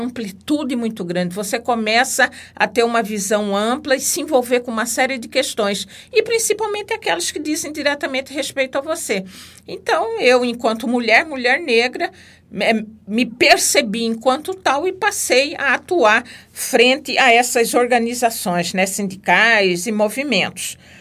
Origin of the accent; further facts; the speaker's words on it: Cuiabá, Mato Grosso, Brazil; Eu sou cuiabana, nascida no dia 21 de março de 1964.